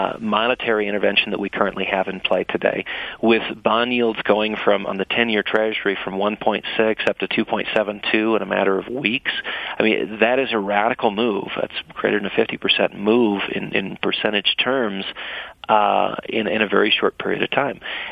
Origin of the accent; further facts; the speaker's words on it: United States; as an American, I recognize that that's going to have dramatic consequences.